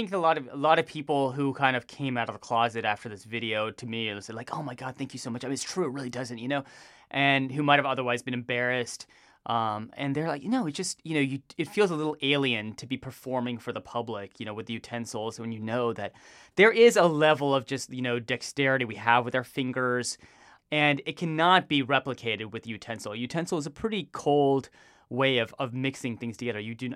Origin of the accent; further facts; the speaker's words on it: Texas, United States; But for me, growing up, I grew up in Texas.